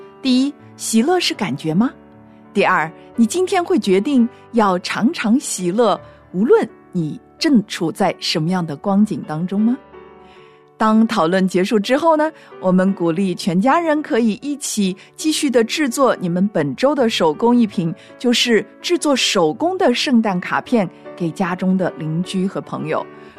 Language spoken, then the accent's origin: Chinese; China; 我们中国人呢，非常的喜欢望这个词儿